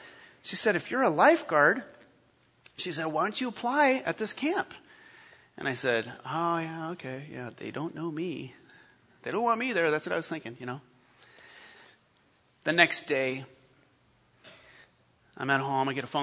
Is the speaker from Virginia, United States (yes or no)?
no; Monterey, California, United States; A guy that I used to live with when I lived in Monterey. That's my hometown.